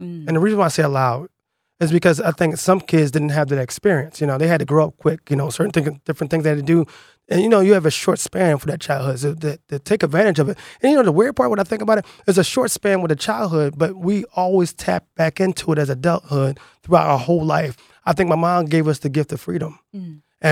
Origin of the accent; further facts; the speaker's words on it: Philadelphia, Pennsylvania, United States; I grew up in the Aoni section of Philadelphia. I went to Morrison Elementary.